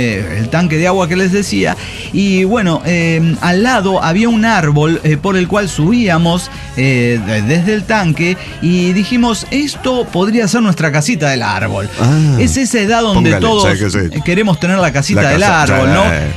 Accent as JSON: {"language": "Spanish", "region": "Santa Fe", "country": "Argentina", "said": "como buenos argentinos santafesinos que somos, una parrilla"}